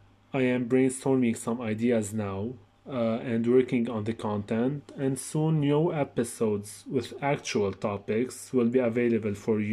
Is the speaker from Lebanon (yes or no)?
yes; Lebanon; from Lebanon, and I'm 23 years old.